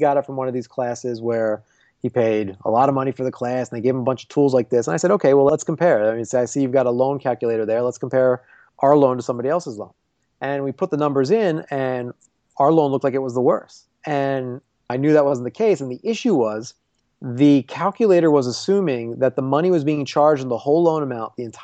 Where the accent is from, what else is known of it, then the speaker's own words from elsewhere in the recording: Philadelphia, Pennsylvania, United States; It just so happens I'm from Philly.